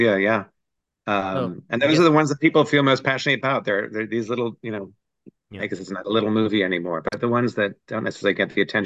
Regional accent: Springfield, Virginia, United States; also born or lived in Albuquerque; Now, I should say I was born in Albuquerque, but I grew up in Northern Virginia, Springfield. I went to West Springfield High. So I'm a local boy.

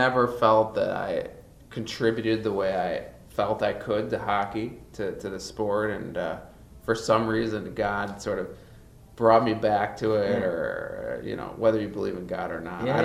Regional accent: Chicago, Illinois, United States; Chicago. I grew up in Chicago.

